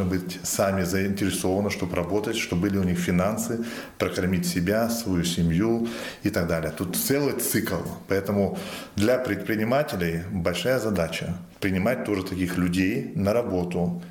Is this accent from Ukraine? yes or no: no; Germany; никак я немец